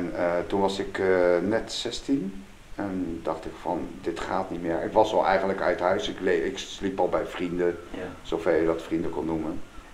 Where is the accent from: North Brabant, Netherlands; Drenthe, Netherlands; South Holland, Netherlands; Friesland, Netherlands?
South Holland, Netherlands; The Hague; Ik ben 55 en ik kom uit Den Haag.